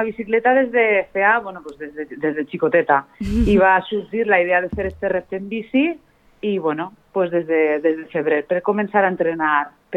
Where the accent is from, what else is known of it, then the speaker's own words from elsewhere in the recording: Borriana, Valencian Community, Spain; Sí, sí, som els dos de Borriana.